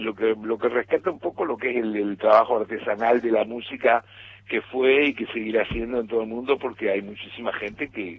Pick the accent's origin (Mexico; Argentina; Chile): Argentina; soy muy argentino también